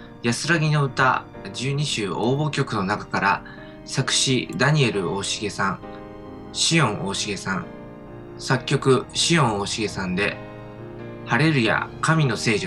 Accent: Osaka, Japan; もともと自分がその大阪出身なものですから

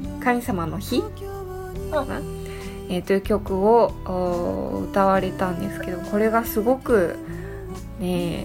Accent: Kumamoto, Japan; 私も熊本育ちだからだったので、

